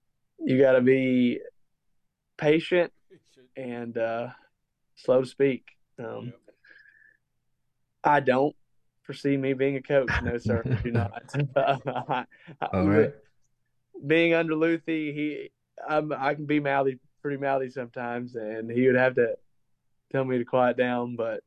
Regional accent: Franklin, Tennessee, United States; It's probably the closest professional rodeo to my hometown in Franklin.

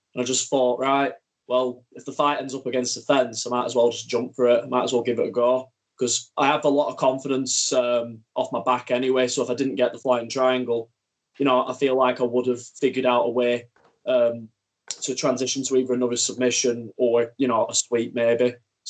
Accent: Blackburn, North West England, United Kingdom; I'm actually from Blackburn. I just train in Manchester.

